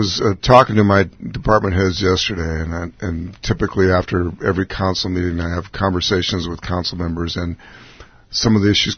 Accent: Tucson, Arizona, United States; I think that the advantage I have growing up in Tucson and knowing a lot of people and people not being afraid to come up to me in the Safeway or at a coffee shop

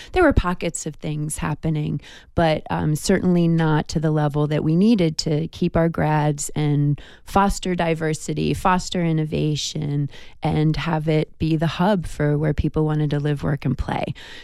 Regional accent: New York, United States; I'm originally from New York, where I grew up.

